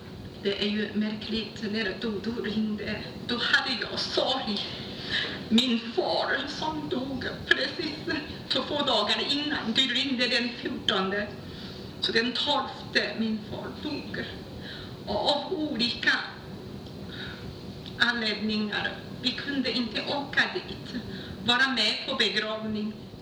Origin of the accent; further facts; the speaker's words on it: Shanghai, China; Då sa jag, jag kom från Shanghai.